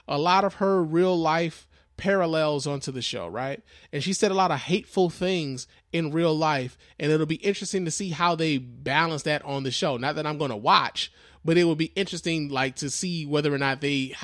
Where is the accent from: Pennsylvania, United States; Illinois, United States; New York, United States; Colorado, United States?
Illinois, United States; You know, their show is based in like Illinois, which is my home state. That's where I was born.